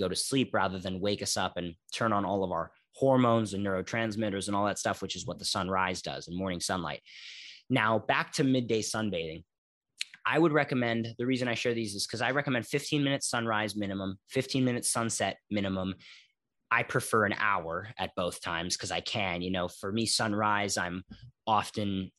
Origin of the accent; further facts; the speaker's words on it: Philadelphia, Pennsylvania, United States; I grew up in Philadelphia when I learned all this stuff